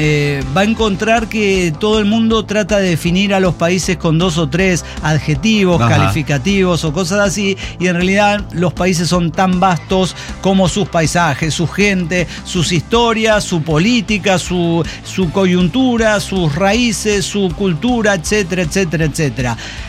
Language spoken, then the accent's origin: Spanish; Mazatlán, Sinaloa, Mexico; nunca salí de Mazatlán, no sé cómo es afuera.